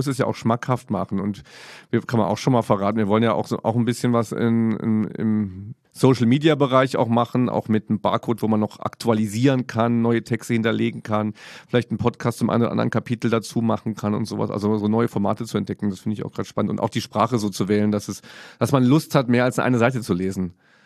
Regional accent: Saarland, Germany; Ich komme aus dem Saarland, wie jeder weiß.

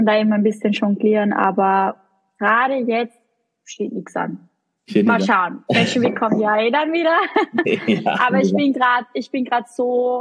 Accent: Kollerschlag, Upper Austria, Austria; born there; Und wo ich geboren bin, in Kollerschlag.

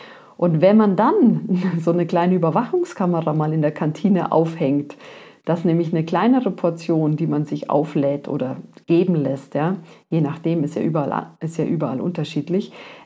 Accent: Bavaria, Germany; eine Semmel, sagt man bei uns in Bayern.

